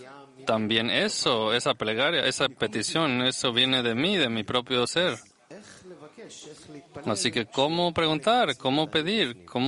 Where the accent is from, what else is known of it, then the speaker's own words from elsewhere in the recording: Astana, Kazakhstan; Spanish is a second language; yo vengo de Kazajstán, de la ciudad de Astana.